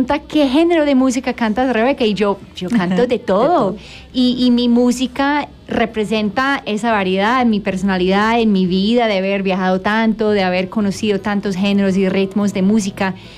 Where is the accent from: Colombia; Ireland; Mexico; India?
Ireland; Leinster; Spanish is a second language; de Irlanda, del campo de Irlanda, Wicklow, que es una región muy bonita, muy verde, con gente muy amable